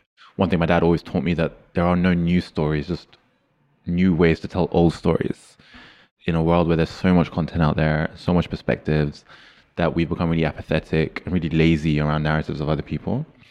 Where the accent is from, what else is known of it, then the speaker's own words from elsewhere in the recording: Pakistan; something that a young person like myself feels proud of as a Pakistani, a young Pakistani, to see.